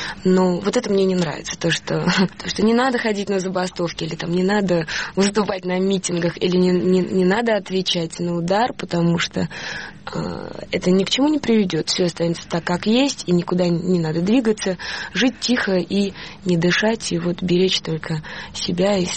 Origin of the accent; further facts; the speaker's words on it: Russia; я из России с абсолютной уверенностью и гордостью за то, что я принадлежу и живу в этой стране